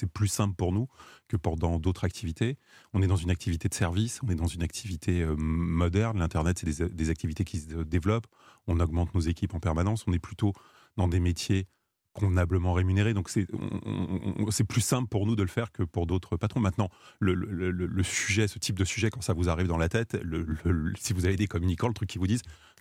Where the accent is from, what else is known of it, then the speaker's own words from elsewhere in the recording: Créteil, Île-de-France, France; born there; Mais je suis né à Créteil.